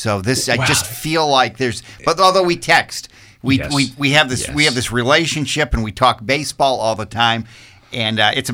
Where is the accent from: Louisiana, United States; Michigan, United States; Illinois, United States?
Michigan, United States; moved away; Because I know growing up in Michigan, when it was just we had cold winters and March was still cold